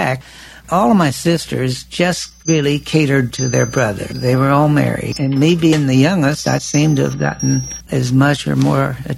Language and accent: English; Oklahoma City, Oklahoma, United States; born there; I was born in Oklahoma City.